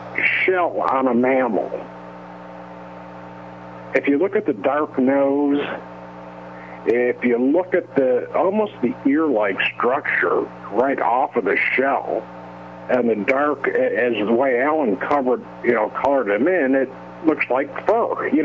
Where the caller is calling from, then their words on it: New York, United States; from New York.